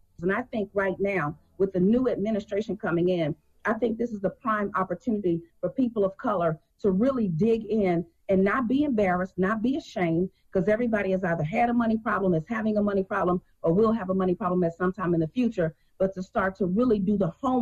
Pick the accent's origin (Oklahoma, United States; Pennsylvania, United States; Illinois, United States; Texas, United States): Illinois, United States; Chicago; I was born and raised in Chicago. My grandmother was 75 years old, cleaning homes to wealthy people, putting me through college.